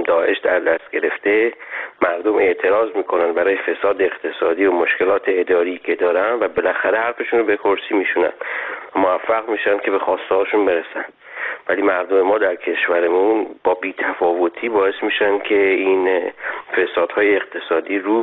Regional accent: Iran; و من به عنوان یه ایرانی خجالت میکشم

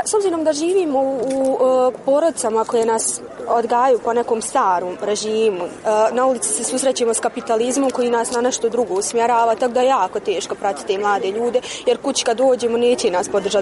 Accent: Republika Srpska, Bosnia & Herzegovina; Ja dolazim iz Republike Srpske

